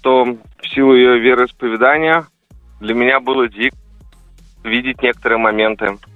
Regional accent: Volga region, Russia; я с Поволжья

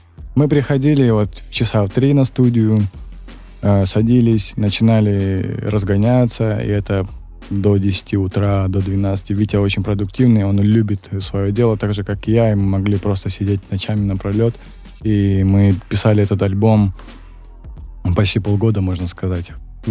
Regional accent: Saratov, Saratov Oblast, Russia; Мы все ребята из Саратова собрались, работаем.

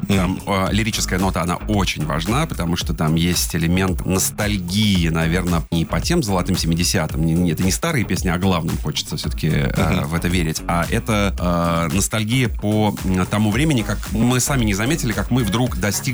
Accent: Tashkent, Uzbekistan; now in Moscow, Russia; я родом из Ташкента, и там понятно, что практически всегда солнечно, и в Новый год мы ходим в пиджаках, ходили, я живу в Москве уже довольно давно

